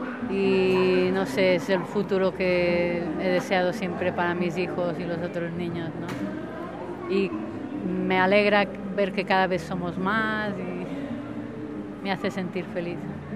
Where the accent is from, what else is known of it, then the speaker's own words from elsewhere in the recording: Barcelona, Catalonia, Spain; born there; now in Mallorca, Spain; Nací en Barcelona y vivo en Mallorca.